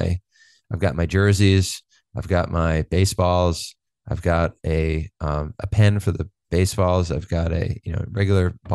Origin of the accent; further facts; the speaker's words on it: Chicago, Illinois, United States; You know, as much as I grew up in Wrigley Field, I would say Michael Jordan.